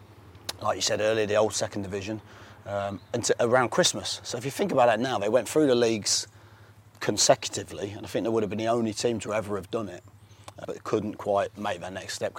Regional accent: South East England, United Kingdom; I grew up on the Isle of Wight

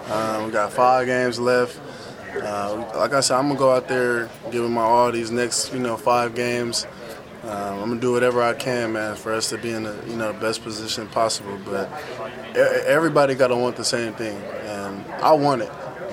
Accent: Oklahoma, United States; because, you know, I came from Oklahoma. We don't lose much there.

